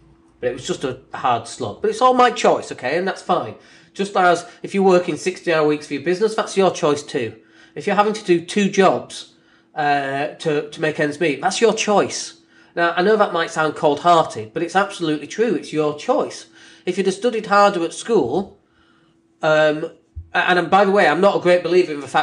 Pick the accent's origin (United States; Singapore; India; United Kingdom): United Kingdom; Leeds, Yorkshire and the Humber; anything to do with Leeds, effectively, which is my hometown.